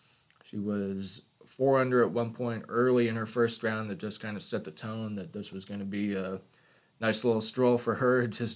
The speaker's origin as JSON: {"language": "English", "region": "Colorado", "country": "United States", "tie": "born or raised there", "said": "I grew up in Colorado"}